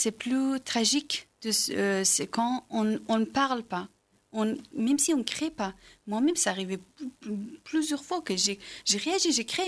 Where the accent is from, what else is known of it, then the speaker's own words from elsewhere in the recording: Afghanistan; French is a second language; now in France; Je viens d'Afghanistan.